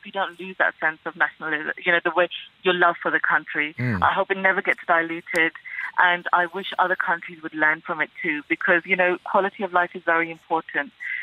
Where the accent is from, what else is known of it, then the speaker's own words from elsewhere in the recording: Pakistan; I'm a minority, you know, I wear a headscarf. I'm originally from Pakistan.